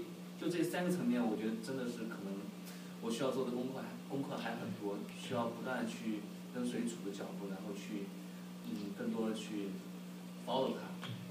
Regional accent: Sichuan, China; accent: Sichuanese; 他说哎耳哇，就是我们四川话就是老二你是要回国工作是吗？

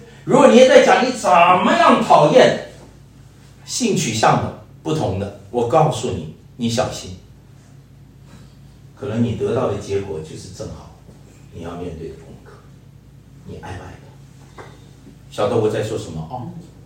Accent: Canada; 那我说这个容易，因为我来自加拿大。

